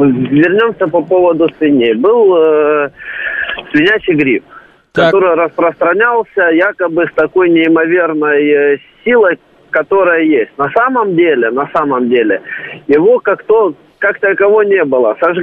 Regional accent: Krasnodar Krai, Russia; Я сам из Краснодарского края.

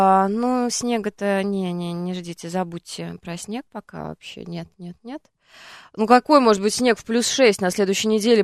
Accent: Tatarstan, Russia; Знаете, у нас в Татарстане тоже был снег и яркое солнце.

